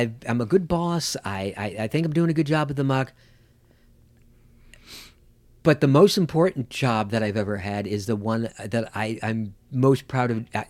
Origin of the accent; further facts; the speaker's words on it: New York, United States; I grew up in New York.